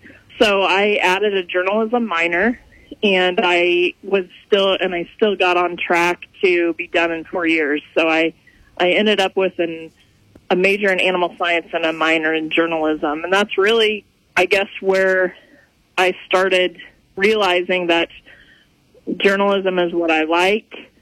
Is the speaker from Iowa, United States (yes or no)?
yes; Redfield, Iowa, United States; Sure. I grew up in Redfield, Iowa. I actually live on the farm that I grew up on again now